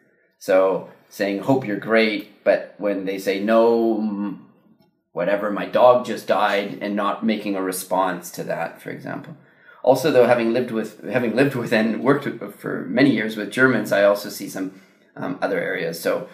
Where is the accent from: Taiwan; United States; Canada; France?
Canada; I say that because I'm a Canadian.